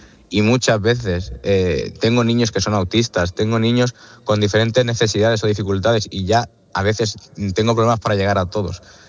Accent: Tarragona, Catalonia, Spain; Yo, por ejemplo, soy de Tarragona.

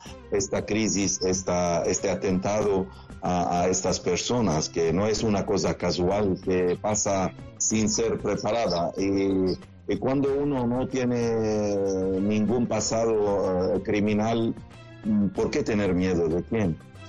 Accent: Kobayat, Akkar, Lebanon; Estoy en mi pueblito de Kobayat, que está cerca, solamente 20, 25, 30 kilómetros de Homs.

